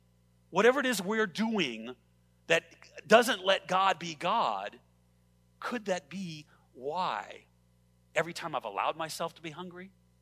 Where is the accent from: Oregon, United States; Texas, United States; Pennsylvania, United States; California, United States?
California, United States; And I grew up in California, the LA Orange County area. If you know, it's like constant streets and cement and asphalt, right?